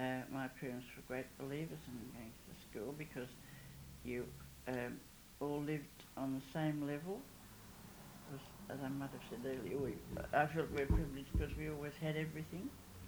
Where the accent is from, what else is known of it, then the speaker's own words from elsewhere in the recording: Wauchope, New South Wales, Australia; born there; I am an Australian, sixth generation on my mother's side, fifth on my father's